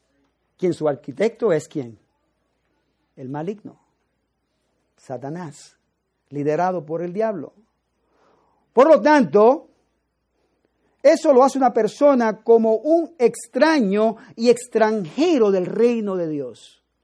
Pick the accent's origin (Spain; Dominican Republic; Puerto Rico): Puerto Rico; now in United States; yo soy de Puerto Rico, yo no nací aquí en los Estados Unidos.